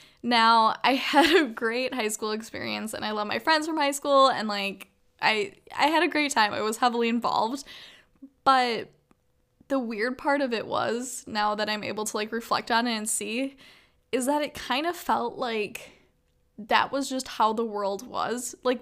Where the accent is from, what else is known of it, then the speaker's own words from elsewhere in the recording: Green Bay, Wisconsin, United States; I kind of wanted to just not necessarily get out of my hometown, because I don't have a problem with Green Bay and I'm in Green Bay currently